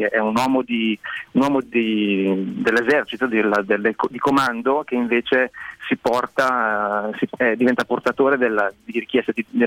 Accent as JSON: {"language": "Italian", "region": "northern Italy", "country": "Italy", "accent": "northern Italian", "said": "il mio accento del nord forse è meno utilizzabile, diciamo, in Italia"}